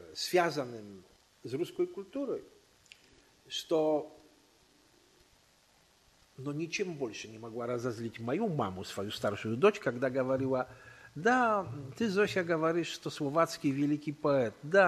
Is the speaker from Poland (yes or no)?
yes; Siedlce, Masovian Voivodeship, Poland; Есть, это мой родной город. Вот там мы жили несколько лет с моим отцом, он там служил